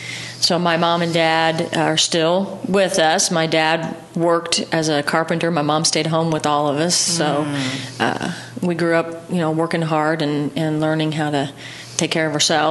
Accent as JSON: {"language": "English", "town": "Tell City", "region": "Indiana", "country": "United States", "lives_now": "Evansville, United States", "said": "I am from Tell City, a small little town, so coming to Evansville was a big change for me."}